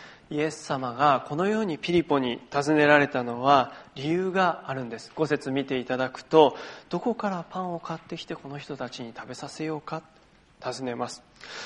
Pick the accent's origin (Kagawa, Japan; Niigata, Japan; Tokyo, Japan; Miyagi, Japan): Miyagi, Japan; Sendai; also born or lived in Toyama; 私も地元の仙台であったり8年間いた富山で